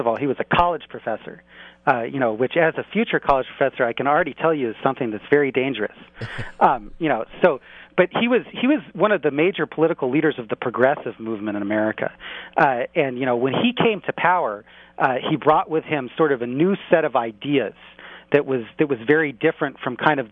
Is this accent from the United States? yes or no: yes; Akron, Ohio, United States; I'm from Ohio. Akron, Ohio, and I went to college at the University of Chicago, so I'm a Midwestern boy, born and raised, but I've been transplanted out to the East Coast